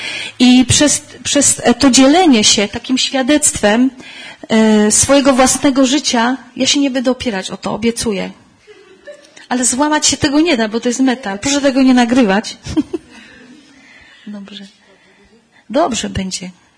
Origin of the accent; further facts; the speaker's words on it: Silesian Voivodeship, Poland; ja pochodzę z Górnego Śląska i tam jest specyficzna atmosfera i specyficzny rodzaj społeczności.